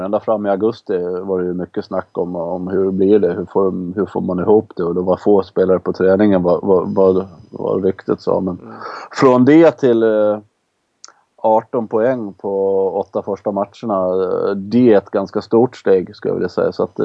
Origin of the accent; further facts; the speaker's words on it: Gotland, Sweden; born there; eftersom jag är född på Gotland